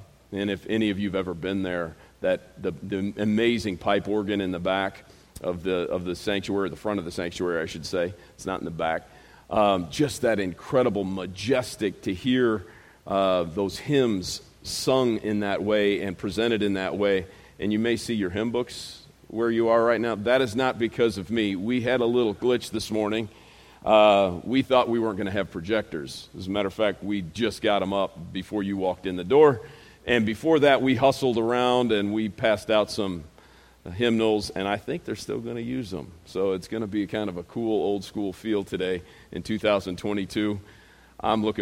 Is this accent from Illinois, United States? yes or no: yes; Chicago, Illinois, United States; my wife and I, some of you may know this, we grew up in and around Chicago, rural Chicago.